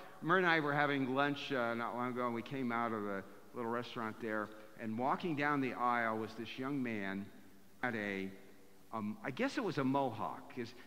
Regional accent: Akron, Ohio, United States; I grew up back in Akron, Ohio, in a very lower middle class, working hard neighborhood.

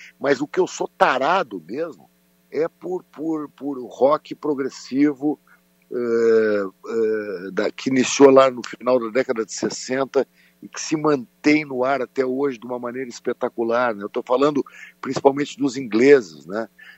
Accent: Rio Grande do Sul, Brazil; a gente, como gaúcho, a gente sempre aprendeu levando porrada, né?

